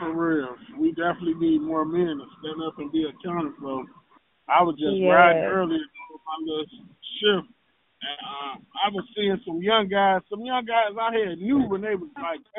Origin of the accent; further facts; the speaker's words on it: Madison, United States; That's how you know I'm from Madison. I've been out here a long time.